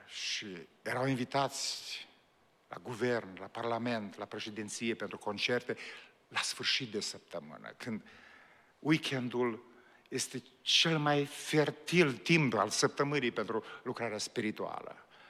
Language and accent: Romanian; Bucovina, Romania; Eu vin din Bucovina, am copilărit în Bucovina